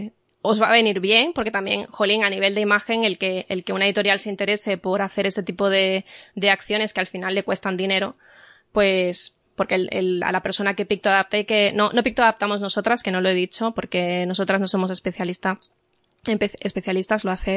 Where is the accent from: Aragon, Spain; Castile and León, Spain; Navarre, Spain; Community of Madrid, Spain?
Community of Madrid, Spain; Rivas; aquí en mi pueblo, en Rivas, en Madrid